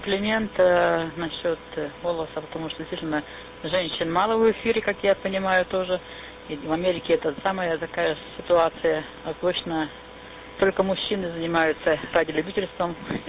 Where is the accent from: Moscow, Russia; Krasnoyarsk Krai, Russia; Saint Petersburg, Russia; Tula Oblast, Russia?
Tula Oblast, Russia; born there; also born or lived in Ukraine; я сама русская родилась в Тульской области.